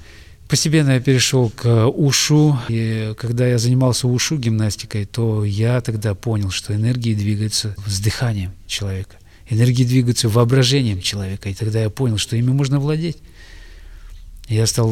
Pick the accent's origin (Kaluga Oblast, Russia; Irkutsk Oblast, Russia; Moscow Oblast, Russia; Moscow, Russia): Irkutsk Oblast, Russia; Bokhan; also born or lived in Tunka; Я родился в Крыне, в Тунке. И через 3 месяца весной меня увезли в Бохан.